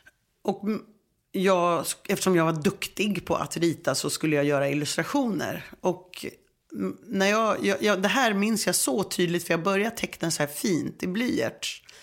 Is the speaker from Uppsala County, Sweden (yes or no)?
yes; Uppsala, Uppsala County, Sweden; mina polare i Flogsta där jag växte upp i den här åldern